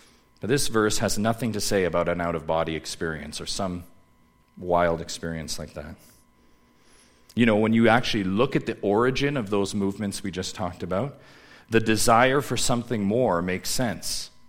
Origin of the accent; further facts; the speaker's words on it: Canada; Imagine we're reading a history of Canada, and I'm a Canadian citizen.